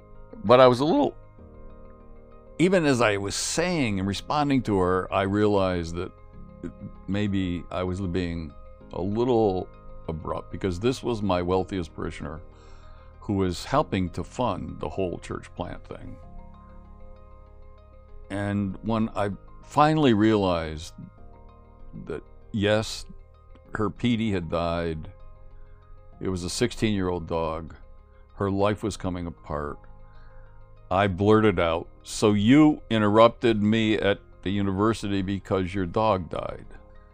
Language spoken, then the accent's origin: English; West Virginia, United States; Now, I'm from West Virginia, and in Appalachian culture, a dog is a dog.